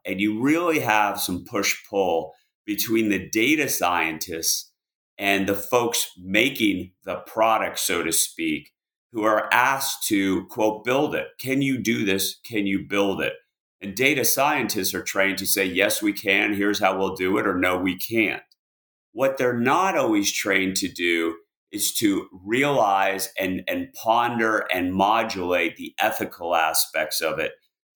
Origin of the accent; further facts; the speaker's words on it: California, United States; And of course, my home state, California, regulates everything.